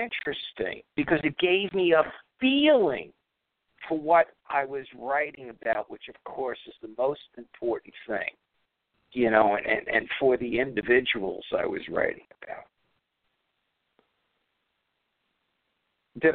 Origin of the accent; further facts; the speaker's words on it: Brooklyn, New York, United States; What do I know? You know, I'm from Brooklyn.